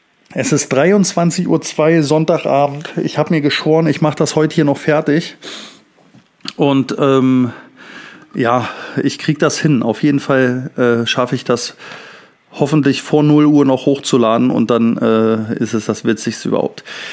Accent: Thuringia, Germany; Salzwasser kenne ich noch als Kind. Ich komme aus Thüringen, aus einem Sohlebad-Kurort

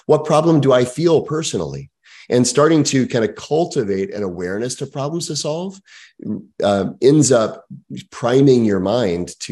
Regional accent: Texas, United States; I grew up in Texas.

